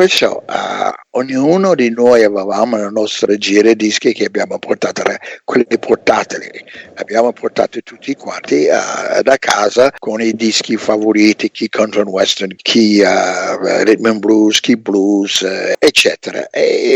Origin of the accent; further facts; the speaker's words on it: Muskegon Heights, Michigan, United States; also born or lived in Massachusetts; nei primi 7 anni sono vissuto in Massachusetts. Spostandomi insieme con mamma e papà, siamo andati in Michigan, a Muskegon Heights, Michigan, che è un piccolo quartiere, diciamo, fuori Muskegon, dove ho fatto liceo